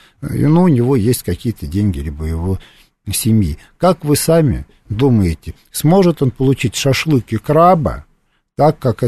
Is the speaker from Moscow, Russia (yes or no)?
yes; Moscow, Russia; Я родился в Москве и всю жизнь прожил в Москве и, надеюсь, доживу в Москве